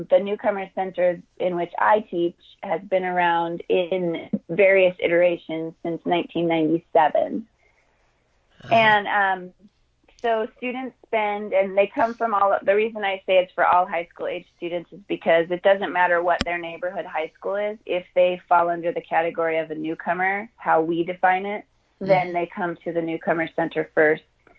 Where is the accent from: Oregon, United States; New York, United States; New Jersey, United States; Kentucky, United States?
Oregon, United States; Portland; born there; Actually, I was born in Portland, Oregon.